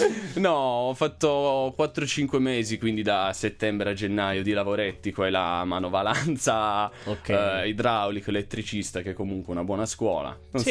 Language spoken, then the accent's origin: Italian; Piedmont, Italy; nato qua, comunque in Val di Susa, cresciuto in Val di Susa.